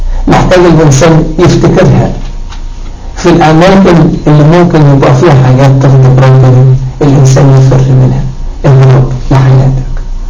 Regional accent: Egypt; احنا مصريين

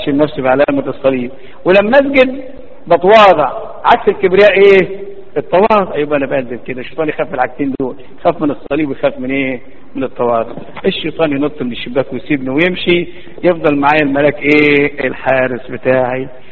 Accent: Upper Egypt, Egypt; زمان عندنا في الصعيد

